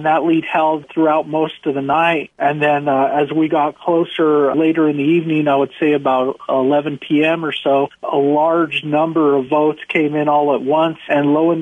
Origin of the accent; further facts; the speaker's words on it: Belen, New Mexico, United States; I'm born and raised in New Mexico. I come from Belen, where I graduated high school.